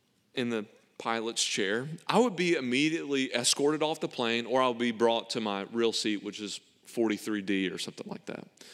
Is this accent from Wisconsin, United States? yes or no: no; Pollock, Louisiana, United States; In my hometown, Dry Prong, Pollock, Louisiana, we didn't have a Dollar General.